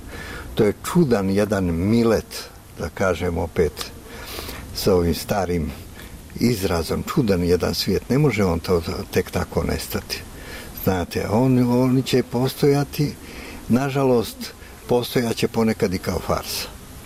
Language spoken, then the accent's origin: Bosnian; Bosnia & Herzegovina